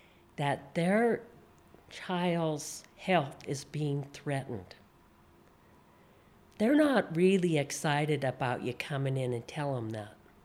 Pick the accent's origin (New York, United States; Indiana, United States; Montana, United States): Montana, United States; Butte; I wasn't somebody from Denver or Helena. I was from Butte, and I'm in there telling them it's unsafe and we have to do this work.